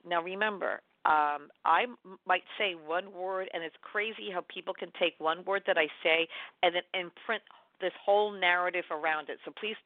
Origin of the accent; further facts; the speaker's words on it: New York, United States; Now, listen, I'm a New Yorker. I don't know how to drive. I don't want to know how to drive.